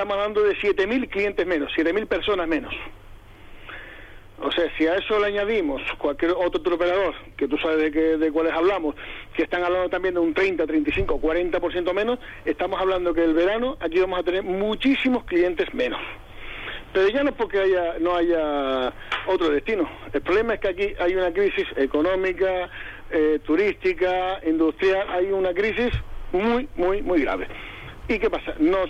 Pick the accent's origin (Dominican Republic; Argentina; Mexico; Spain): Spain; Canary Islands; yo soy canario. Bueno, canario. Tengo 47 años, 48 tengo, ¿no? 48. Y soy canario.